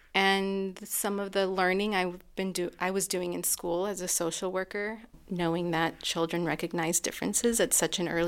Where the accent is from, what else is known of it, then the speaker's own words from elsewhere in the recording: the South, United States; I'm Mexican American, born in the U.S., and also have some German European roots in me as well. But definitely identify strongly with the Mexican-American roots that are within me. And so feeling especially disconnected from those and my place of birth and where I grew up in the South